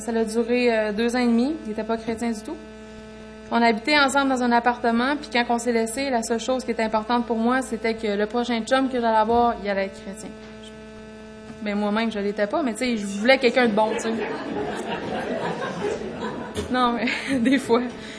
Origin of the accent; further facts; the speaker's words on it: Quebec, Canada; now in Quebec City, Canada; C'est pas tout le monde qui me connaît ici, mais je vais me présenter avant. J'ai 25 ans, puis je viens de la Gaspésie. Ça fait environ 7 ans que je suis à Québec.